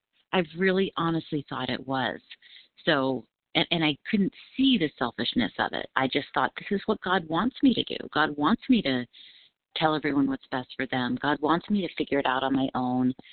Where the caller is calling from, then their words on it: Colorado, United States; Good morning. … from Colorado.